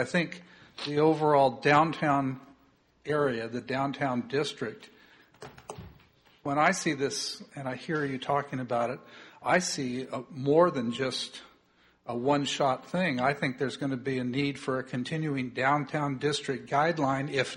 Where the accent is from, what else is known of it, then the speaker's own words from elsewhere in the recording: Sacramento, California, United States; I was raised in the Sacramento area, and one of the most amazing redevelopment areas in the Sacramento area is the old Rivertown, the downtown Sacramento.